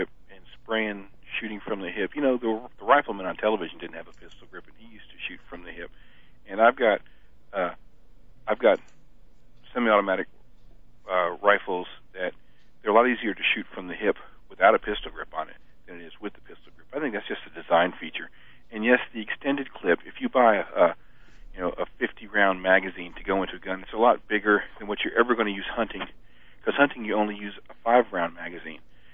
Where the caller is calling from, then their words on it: Alabama, United States; from Alabama.